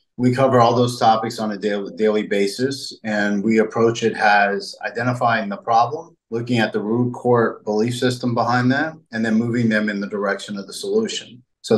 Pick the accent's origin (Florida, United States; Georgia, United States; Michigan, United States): Florida, United States; now in Tennessee, United States; We're going to do it up in Tennessee. I'm originally from Florida.